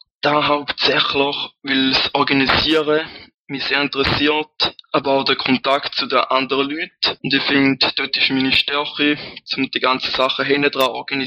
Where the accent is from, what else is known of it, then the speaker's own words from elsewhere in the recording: Rorschacherberg, St. Gallen, Switzerland; Ich komme aus dem Rorschacher Berg beim schönen Bodensee, das ist im Kanton St. Gallen. Ich bin 22 Jahre alt